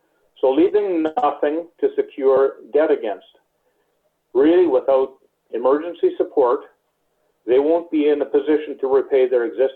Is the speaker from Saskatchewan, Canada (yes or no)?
no; Manitoba, Canada; I'm a producer from Manitoba and the chair of the Canadian Pork Council.